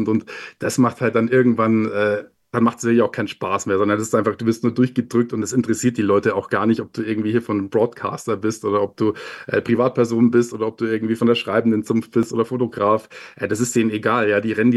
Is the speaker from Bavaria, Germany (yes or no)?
yes; Amberg, Bavaria, Germany; born or raised there